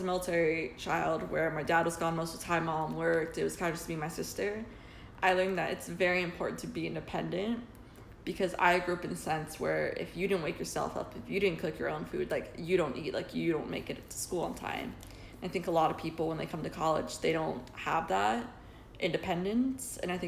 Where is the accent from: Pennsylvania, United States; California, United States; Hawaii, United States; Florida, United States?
Hawaii, United States; also born or lived in Marietta, United States; So growing up, I grew up in Hawaii for the first 6 years of my life.